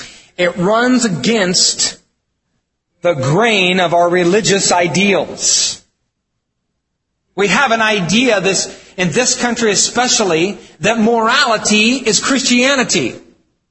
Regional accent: Wisconsin, United States; I mean, we're from Wisconsin. I mean, we milk cows here, we eat cheese, we deer hunt, and we're nice people.

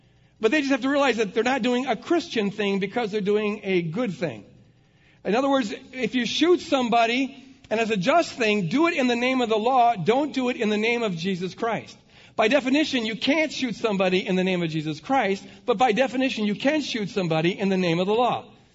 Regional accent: United States; The first one is that I, as an American, believe that America does stand for freedom.

